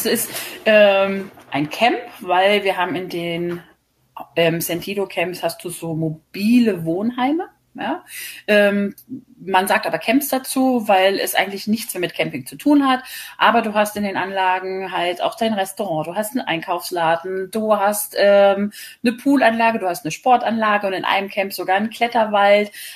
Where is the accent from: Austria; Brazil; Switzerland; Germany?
Germany; Northern Germany; born there; now in Frankfurt, Germany; Also, momentan lebe ich in Frankfurt oder in so einem kleinen Ort nahe Frankfurt. Gebürtig bin ich allerdings aus Norddeutschland, aus einem noch kleineren Dörfchen.